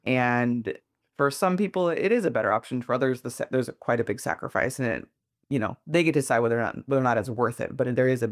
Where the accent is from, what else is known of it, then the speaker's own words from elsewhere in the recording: Ohio, United States; I grew up in Ohio, so I was like, oh, I know my state.